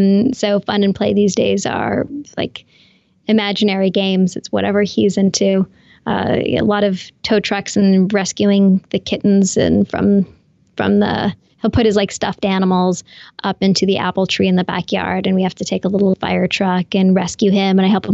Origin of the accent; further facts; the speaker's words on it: Canada; I'm Canadian.